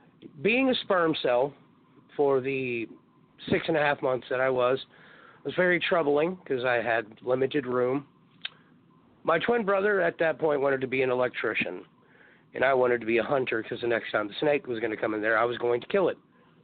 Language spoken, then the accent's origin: English; Galveston, Texas, United States; born there; I was born in Galveston, Texas, in a hospital called University of Texas. University of Texas Medical Branch.